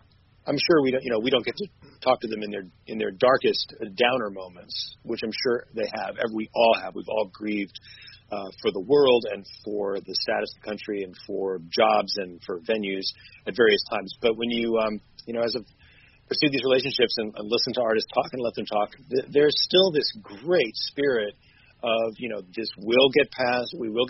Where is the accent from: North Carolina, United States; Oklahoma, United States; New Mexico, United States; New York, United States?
North Carolina, United States; the Earl Scruggs Museum in Shelby, North Carolina